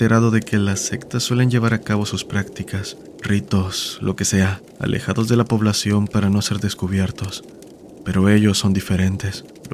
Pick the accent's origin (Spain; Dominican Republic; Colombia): Dominican Republic; San Pedro; Hola comunidad, soy de República Dominicana. … actualmente vivo en la ciudad de La Romana. Recuerdo que durante mi infancia viví en San Pedro, en una casa grande de madera